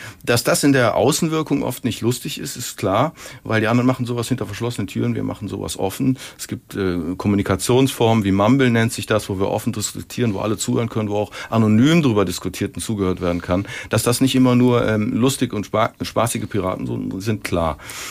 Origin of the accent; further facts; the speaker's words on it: Cologne, North Rhine-Westphalia, Germany; wenn wir als Kölner uns dem mit anschließen